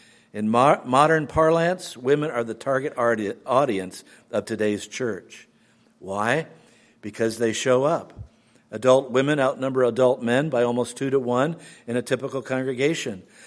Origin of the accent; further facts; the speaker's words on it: Houston, Texas, United States; I grew up in Houston, Texas.